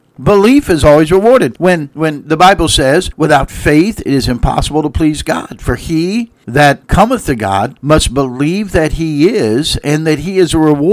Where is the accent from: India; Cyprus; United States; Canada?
United States; Canton, Ohio; I grew up around the Canton, Ohio area, and of course the Football Hall of Fame.